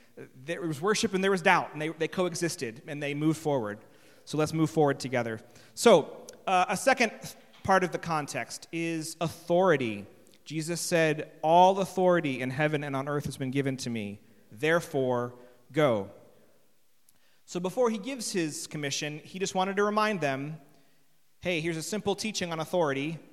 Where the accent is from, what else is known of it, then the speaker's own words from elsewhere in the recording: United States; now in England, United Kingdom; And as an American, I just got a little bit riled by that.